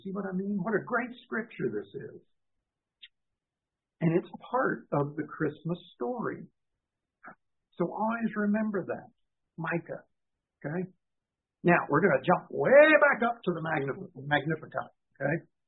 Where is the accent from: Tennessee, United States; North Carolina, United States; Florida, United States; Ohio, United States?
North Carolina, United States; Asheville; born there; I was born in Asheville, but I live in Grove and whatever I do. And Chandler.